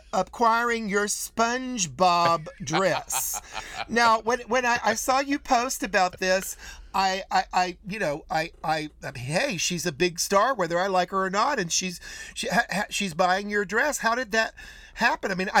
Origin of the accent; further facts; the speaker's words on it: North Carolina, United States; is that it's also a hillbilly thing. And I'm from North Carolina.